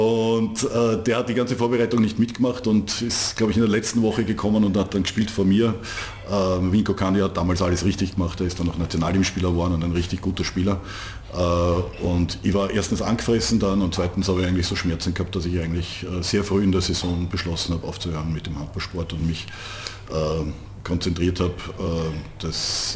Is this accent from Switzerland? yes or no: no; Vienna, Austria; als Wiener hat man es in Niederösterreich auch nicht besonders leicht gehabt